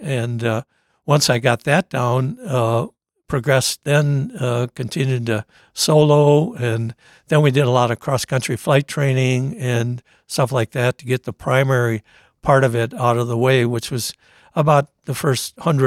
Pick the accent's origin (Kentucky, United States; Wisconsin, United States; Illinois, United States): Wisconsin, United States; Oshkosh; I grew up here in Oshkosh, and after high school, I wasn't college material at all.